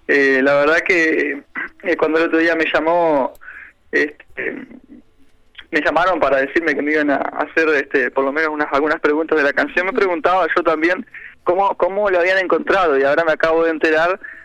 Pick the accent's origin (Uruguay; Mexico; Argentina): Uruguay; Rivera; now in Paysandú, Uruguay; Mi idea de venir a Paysandú, yo soy de Rivera, mi idea de venir a Paysandú fue poder tener alguna profesión